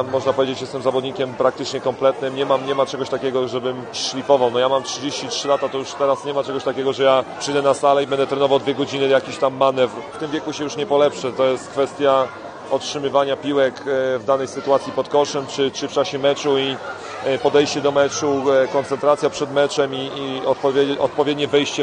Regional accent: Łódź, Łódź Voivodeship, Poland; wracam do rodzinnej Łodzi, na Bałuty, gdzie się wychowałem.

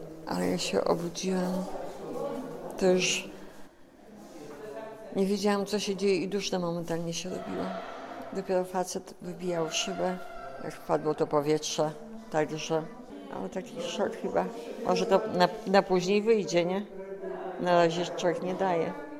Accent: Lublin, Lublin Voivodeship, Poland; Ja jestem z Lublina, jadę do Wrocławia z Lublina, do Wrocławia do cioci w odwiedziny. Tam mam 86 lat.

